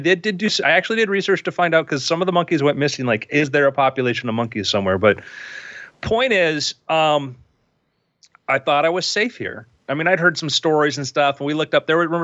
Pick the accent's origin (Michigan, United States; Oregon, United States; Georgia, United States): Oregon, United States; also born or lived in Florida; now in Burbank, United States; I grew up, as you may know, I grew up in Oregon. And then when I became aware of the threat of Bigfoot, my family moved to Florida.